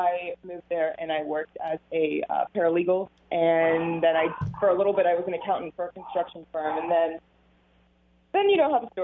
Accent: Lebanon; also born or lived in Washington, D.C., United States / Miami, United States; now in Texas, United States; I was born and raised in Lebanon, but now I live in Texas. I used to live in Miami.

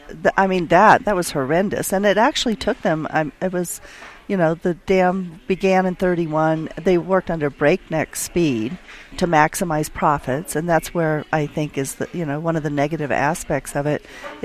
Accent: Boulder City, Nevada, United States; I grew up in Boulder City, which was the company town built by Bechtel for the construction of Hoover Dam.

